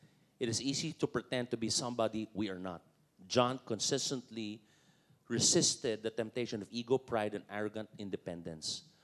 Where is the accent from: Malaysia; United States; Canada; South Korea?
Malaysia; Hi, my name is, I'm from Malaysia.